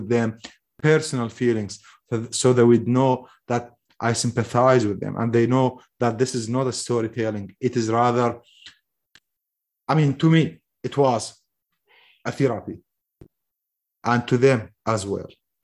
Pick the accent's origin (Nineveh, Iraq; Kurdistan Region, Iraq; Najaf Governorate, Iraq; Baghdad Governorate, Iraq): Nineveh, Iraq; Mosul; I said, I wrote this 7 years ago. I am Mosuli. I am from the occupied Mosul.